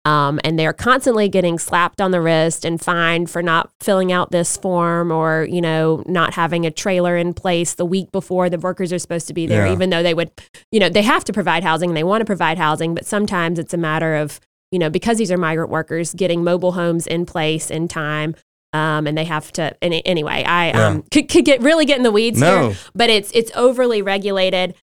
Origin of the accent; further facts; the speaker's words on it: Alabama, United States; And so I'm from Monroe County. We used to have Vanity Fair, a booming textile industry throughout Southwest Alabama, and NAFTA killed that.